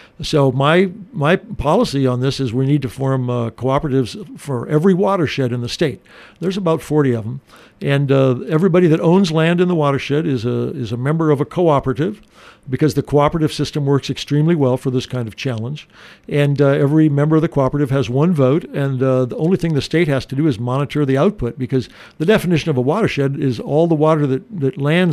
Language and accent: English; Maquoketa, Iowa, United States; also born or lived in Postville; now in Cedar Rapids, United States; I live in Cedar Rapids, but I was born in Postville, Iowa.